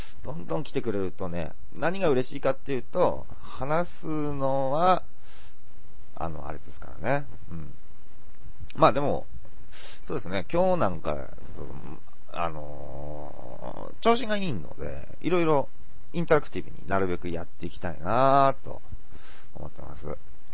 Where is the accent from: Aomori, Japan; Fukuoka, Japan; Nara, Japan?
Aomori, Japan; accent: Tsugaru dialect; 青森出身、青森在住の僕がですね、こちらの方言、津軽弁を使って話してるときは